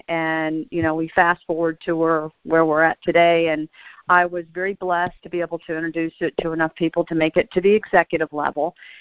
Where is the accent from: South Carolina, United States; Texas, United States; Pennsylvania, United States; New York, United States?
Texas, United States; Houston; Tim just introduced me, but I'm from Houston, Texas.